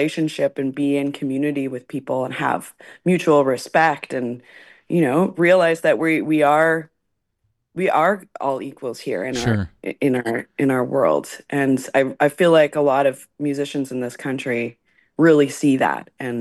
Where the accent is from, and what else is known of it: Peterborough, Ontario, Canada; born or raised there; also born or lived in Toronto / Cavan / Millbrook